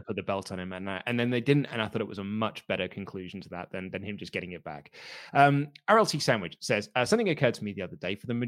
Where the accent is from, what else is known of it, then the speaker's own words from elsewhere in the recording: United Kingdom; I call it Duvalin, but that's because, you know, I'm British and I just, like, I see words differently.